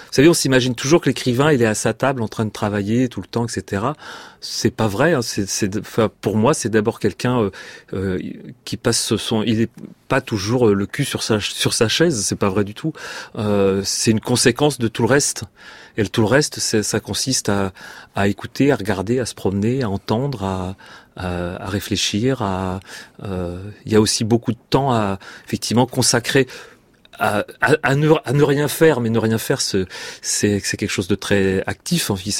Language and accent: French; Centre-Val de Loire, France; je me suis quand même beaucoup servi du lieu de mon enfance, en Touraine.